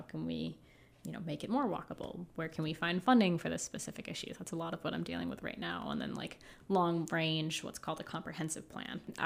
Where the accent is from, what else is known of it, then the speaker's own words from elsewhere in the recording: Turner, Maine, United States; I am from Turner, Maine, which is it's near the Lewiston-Auburn area. I actually came to Down East, Maine for the job.